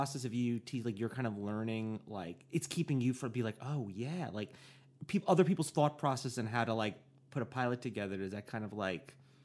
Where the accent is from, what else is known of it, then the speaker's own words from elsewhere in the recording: New York, United States; It's like, I know people, I'm from New York.